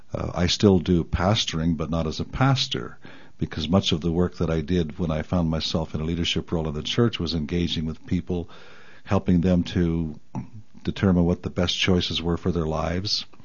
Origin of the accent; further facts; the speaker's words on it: New Brunswick, Canada; Well, I grew up in a very small town in southwestern New Brunswick. I like to say 1,000 people, including livestock.